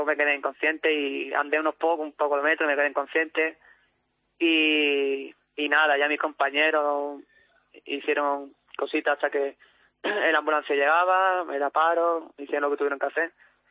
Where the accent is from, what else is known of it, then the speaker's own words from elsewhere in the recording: Málaga, Andalusia, Spain; Pero mi Málaga, vaya, mi Málaga, si juega Madrid-Málaga, que gane el de mi tierra.